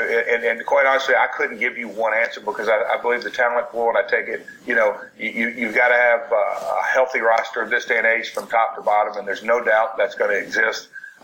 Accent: Tennessee, United States; And, you know, tag team wrestling, what I grew up on here in the Tennessee area, was always a really big part of it.

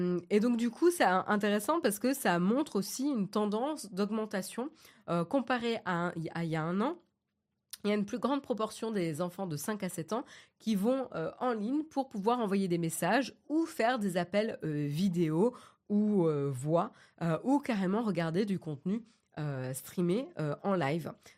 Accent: France; en tant que Française, avec le droit qui protège, le droit du travail qui protège quand même les employés

